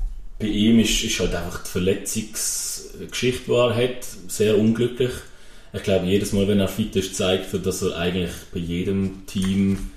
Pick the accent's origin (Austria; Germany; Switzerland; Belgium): Switzerland; es ist auch als Schweizer cool, wenn er bei so einem Top-Verein ein Schweizer spielt.